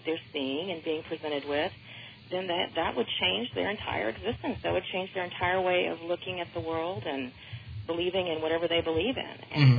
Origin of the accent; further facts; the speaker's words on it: Houston, Texas, United States; I grew up in the Houston, Pasadena, Galveston area.